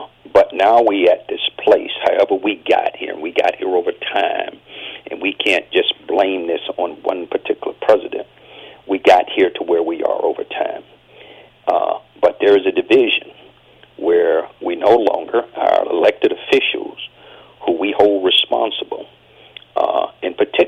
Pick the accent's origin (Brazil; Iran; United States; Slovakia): United States; It's the fault of all of us as American citizens, because we have some responsibility.